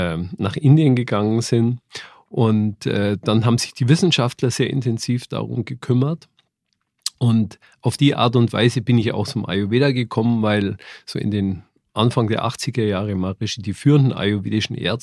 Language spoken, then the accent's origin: German; Augsburg, Bavaria, Germany; Ich bin geboren in Augsburg. Mhm. Und habe halt mein Abitur da auch gemacht. Dann habe ich Medizin studiert in Ulm und in Würzburg.